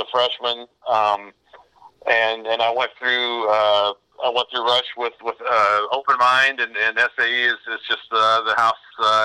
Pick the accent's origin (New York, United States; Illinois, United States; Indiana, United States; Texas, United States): Indiana, United States; Centerville; also born or lived in Richmond, Indiana; So I was born in 1970 in Richmond, Indiana.